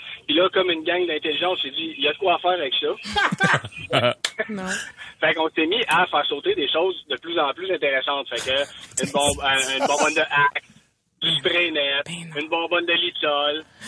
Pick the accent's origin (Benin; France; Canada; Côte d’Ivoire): Canada; Quebec; Dans le fond, je viens du coin de Québec.